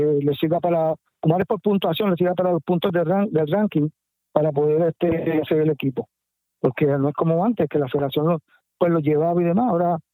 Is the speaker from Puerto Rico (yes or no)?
yes; Yauco, Puerto Rico; Si la doy en mi pueblo, en Yauco, pues los gastos de almuerzo se corren por mí.